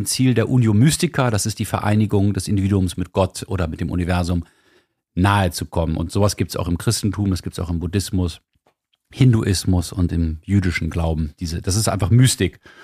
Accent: Hamburg, Germany; für uns als Hamburger

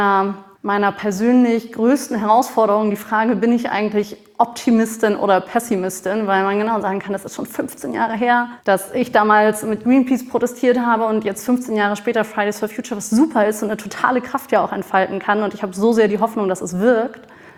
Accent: Hamburg, Germany; Ich bin so seit 3 Jahren, gut 3 Jahren wieder zurück in Hamburg.

